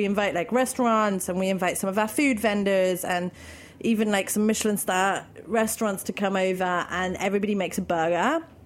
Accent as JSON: {"language": "English", "region": "London", "country": "United Kingdom", "said": "the reason why I started it was because I'm from London. I like a good hip hop party."}